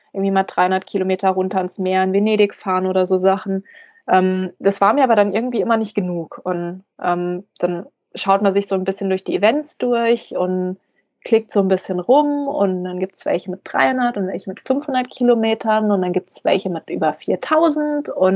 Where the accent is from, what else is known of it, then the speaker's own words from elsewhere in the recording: Hesse, Germany; ich bin in der Gegend groß geworden. Das ist der Taunus